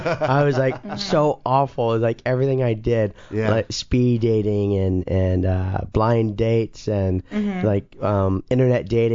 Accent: Texas, United States; now in Los Angeles, United States

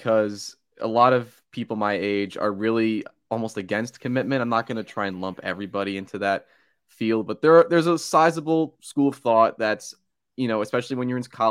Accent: Lincroft, New Jersey, United States; I'm from Lincroft, New Jersey. It's right on the Jersey Shore.

